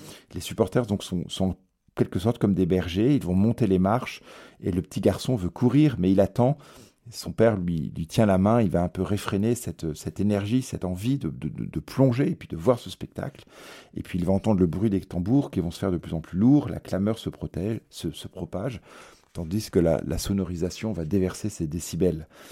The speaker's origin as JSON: {"language": "French", "town": "Rennes", "region": "Brittany", "country": "France", "tie": "born or raised there", "also_born_or_lived": "Bordeaux / Marseille", "moved": "as an adult", "lives_now": "Paris, France", "said": "j'ai vécu à Marseille, je survis à Paris, mais le club de mon cœur est le Stade Rennais, là où j'ai grandi jusqu'à 18 ans."}